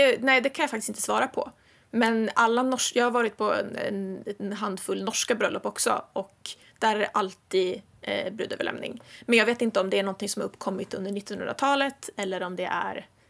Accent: Jämtland County, Sweden; jag kommer från Jämtland, och det är nära Norge, och just min församling som jag kommer ifrån har haft mycket influenser från Norge

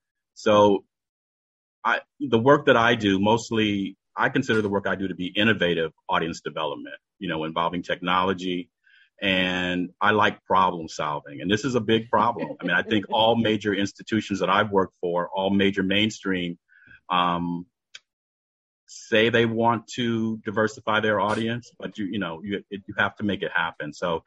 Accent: Detroit, Michigan, United States; Again, I came from Detroit, where during the pandemic, all the disparities of income, you know, all the different disparities just became exacerbated, right?

